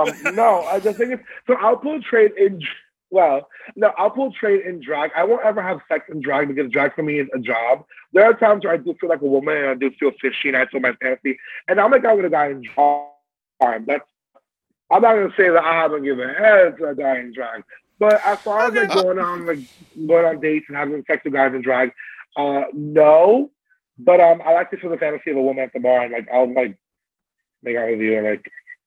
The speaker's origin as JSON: {"language": "English", "town": "Bronx", "region": "New York", "country": "United States", "tie": "born or raised there", "said": "Coming from being born and raised in the Bronx"}